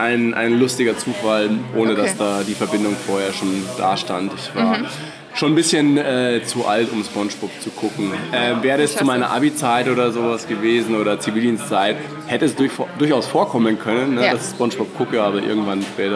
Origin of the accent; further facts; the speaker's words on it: Ingolstadt, Bavaria, Germany; now in Cologne, Germany; wir kommen aus Ingolstadt. Okay, ja. Im schönen Bayern. Und sind dann auch beide in Bamberg studieren gewesen.